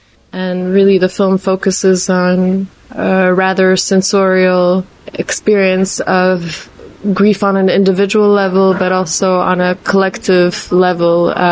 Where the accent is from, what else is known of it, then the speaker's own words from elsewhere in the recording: Poland; I'm from Poland